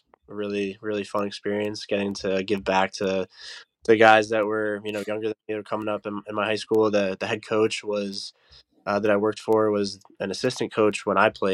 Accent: Florida, United States; Yeah, I'm from South Florida, which, you know, as you probably know, is a really good area for baseball.

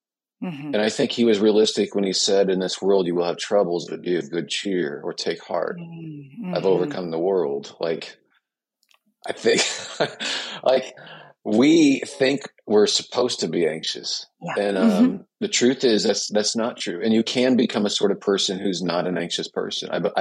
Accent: Midwest, United States; I'm originally from the Midwest.

